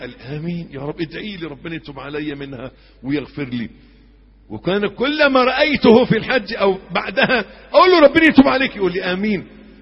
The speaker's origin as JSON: {"language": "Arabic", "country": "Egypt", "accent": "Egyptian", "said": "معايا في لغتنا المصرية، لهجتنا المصرية ماشية معاكم؟"}